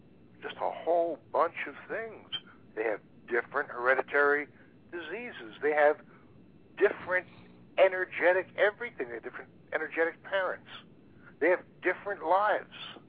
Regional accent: Philadelphia, Pennsylvania, United States; For me, but growing up in South Philadelphia, it was like, you know, the absolute opposite of cause and effect.

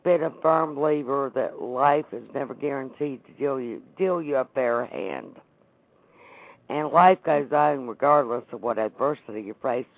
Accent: North Carolina, United States; I am from North Carolina.

